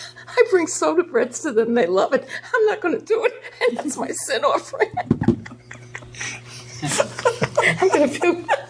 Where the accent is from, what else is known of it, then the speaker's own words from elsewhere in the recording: New York, United States; when I was growing up in Manhattan, you know, by the George Washington Bridge, on the first floor there was a Jewish family